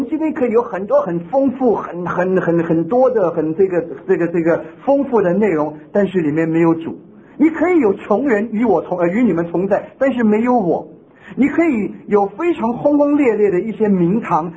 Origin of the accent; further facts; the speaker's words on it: Taiwan; 我们这些从台湾来的或者从大陆来的，我们都很厌恶口号。